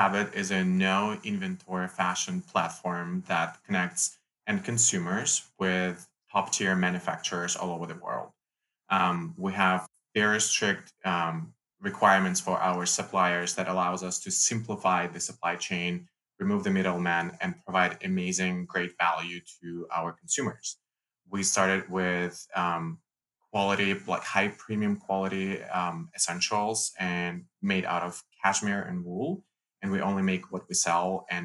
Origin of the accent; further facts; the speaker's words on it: Russia; English is a second language; moved away as an adult; now in Seattle, United States; I grew up in Russia. I was born there and I lived there until I was 22. So I still have the accent. I moved to the States at 22